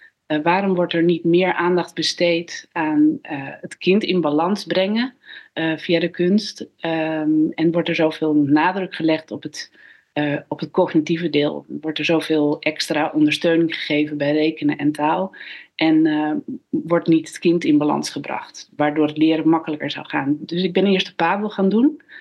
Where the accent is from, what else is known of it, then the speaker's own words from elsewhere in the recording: Friesland, Netherlands; Ik ben opgegroeid in Friesland